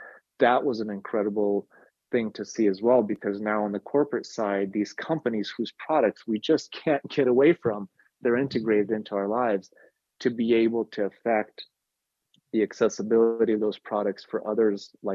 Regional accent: Ukraine; moved away; when I was coming up as a kid, people with disabilities in Ukraine, and still today in much of Eastern Europe and Russia

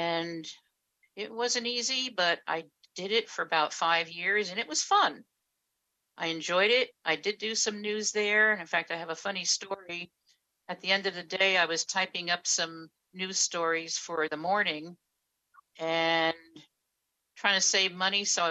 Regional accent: Perth Amboy, New Jersey, United States; born there; So I was born in Central New Jersey, Perth Amboy, and I am blind since birth.

